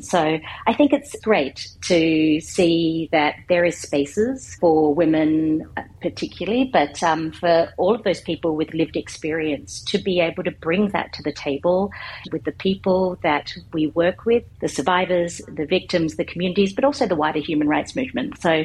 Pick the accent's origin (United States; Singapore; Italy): Singapore; born there; accent: Australian; I am half Pakistani, quarter Sri Lankan, quarter Chinese, born in Singapore with this thick Australian accent. And the Australian accent is somewhat of an accident.